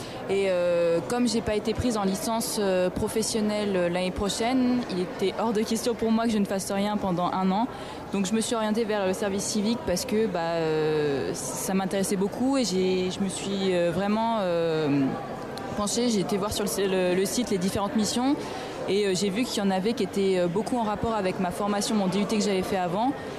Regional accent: Tours, Centre-Val de Loire, France; j'habite à Tours, hein. Je viens de Tours, j'ai été faire mes études à Vichy

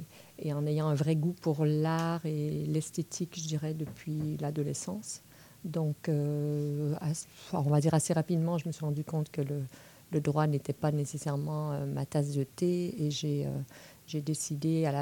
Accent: Quebec, Canada; Je suis québécoise.

